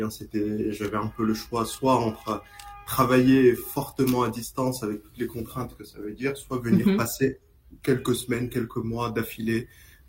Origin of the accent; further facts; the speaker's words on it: Casablanca, Casablanca-Settat, Morocco; puisque je suis marocain. Mm-hmm. À la base, je suis venu de Casa.